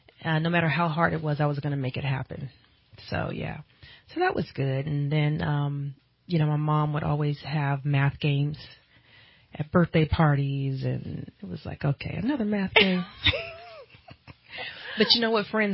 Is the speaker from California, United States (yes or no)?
yes; California, United States; And so when I grew up in the Bay Area, she would take us up to UC Berkeley